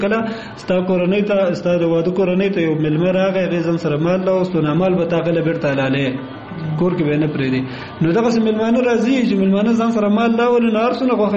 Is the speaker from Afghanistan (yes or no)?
yes; Kunar, Afghanistan; تا ته ما مخکې وویل چې زه اصلا د کونړ ولایت اوسیدونکی یم